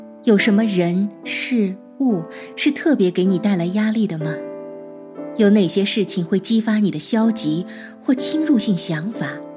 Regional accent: Shanghai, China; 大家好，我是来自于上海的 … ， 很高兴再次与大家相见。

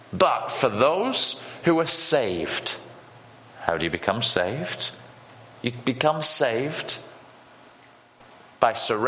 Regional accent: United Kingdom; Well, being a Brit, coming from a land where it doesn't just rain all the time, and living on the coast, it also is very, very windy.

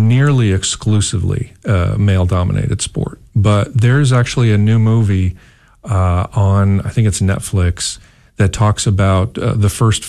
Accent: Rhode Island, United States; And I grew up in Rhode Island. So there's a St. Bernard's Catholic Church right there in Wickford.

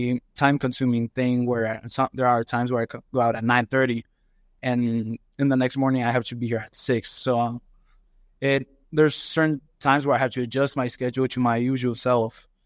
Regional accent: Ciudad Juarez, Chihuahua, Mexico; also born or lived in El Paso, United States; I was born in El Paso, but have lived in Juarez my whole life. Out of my 20 years of life, I lived 5 years in El Paso. So most of my life has been Juarez.

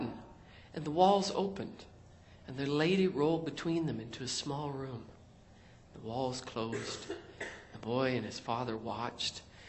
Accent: United Kingdom; accent: British; She's laughing at my accent because it's still British.

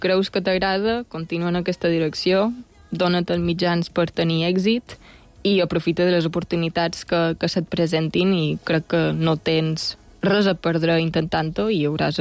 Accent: Balearic Islands, Spain; born or raised there

